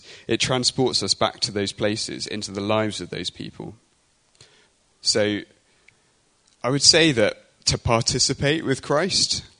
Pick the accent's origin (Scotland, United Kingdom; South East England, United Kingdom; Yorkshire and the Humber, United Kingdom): South East England, United Kingdom; Basingstoke; I'm from Basingstoke, and it reminded me of the Basingstoke riots.